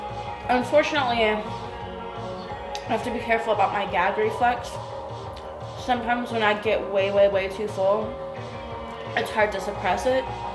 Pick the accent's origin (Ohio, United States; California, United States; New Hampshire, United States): California, United States; born there; I'm Mexican, but I can't speak Spanish. I was born in California, and my parents never taught me how.